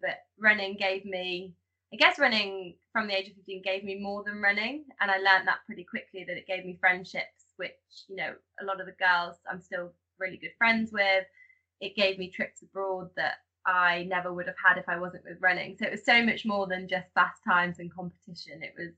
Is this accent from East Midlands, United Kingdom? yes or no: yes; Mountsorrel, East Midlands, United Kingdom; So I grew up in Leicestershire, in a place called Mount Thorough, which my parents still live, actually.